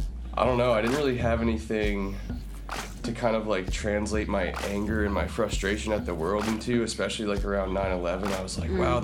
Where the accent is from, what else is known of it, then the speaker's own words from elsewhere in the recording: Massachusetts, United States; now in Brooklyn, United States; I'm currently based in Brooklyn, New York. I'm from Western Massachusetts, Berkshire County